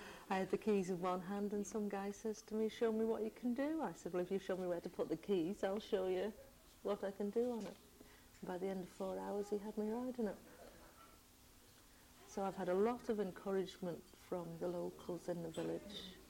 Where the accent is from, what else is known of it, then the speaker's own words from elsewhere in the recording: Ramsey, Isle of Man; I'm born and bred Manx. I was born in Ramsey, and when I got married, I moved to Sulby. So I've been in Sulby for 22 years.